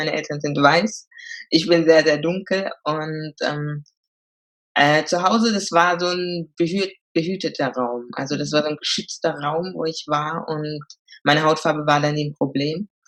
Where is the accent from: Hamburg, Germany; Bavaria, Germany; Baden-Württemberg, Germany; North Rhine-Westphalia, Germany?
Baden-Württemberg, Germany; Karlsruhe; first language German; Bin daher gebürtige Karlsruherin und wie du es auch schon angesprochen hast, habe ich nichts mit Mehrsprachigkeit am Hut. Also meine Muttersprache ist Deutsch und ja, so ein bisschen Englisch von der Schule